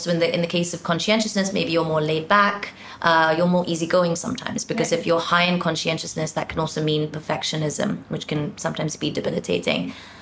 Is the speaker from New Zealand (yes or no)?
no; England, United Kingdom; I grew up in England. You're very kind of reserved